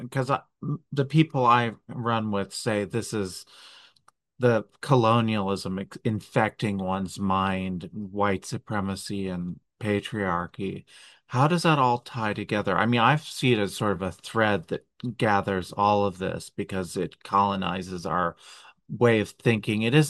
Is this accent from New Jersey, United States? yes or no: yes; New Jersey, United States; I grew up in South Jersey, and I was literally hunted by people.